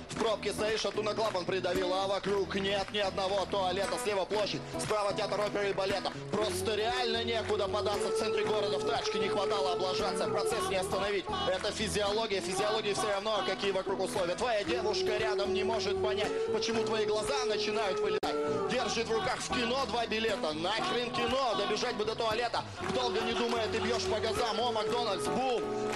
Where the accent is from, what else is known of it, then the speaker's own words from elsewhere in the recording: Bobrov, Voronezh Oblast, Russia; Я вырос в гангстерских районах Боброва. Короче, я просто вырос в Боброве.